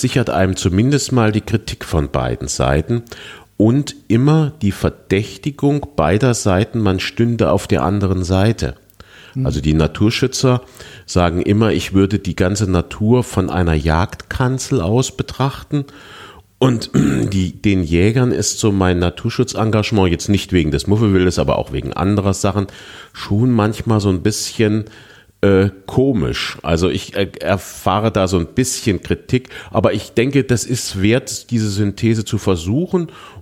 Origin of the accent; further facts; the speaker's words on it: Eschwege, Hesse, Germany; born there; Also ich bin hier in Eschwege geboren, habe hier meine schulische Ausbildung gemacht, habe dann in Göttingen, das ist so unsere Hausuniversität, weil nur 50 Kilometer entfernt, studiert, Medizin studiert